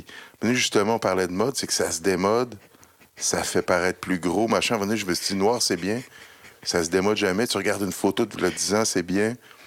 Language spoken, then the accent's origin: French; Quebec, Canada; Ben moi, je viens évidemment du Québec.